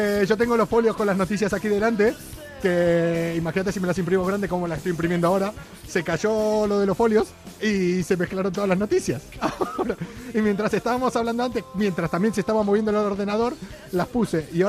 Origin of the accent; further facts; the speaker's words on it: Argentina; vos ya trajiste unas buenas influencias anteriormente de Argentina, como somos todos los argentinos.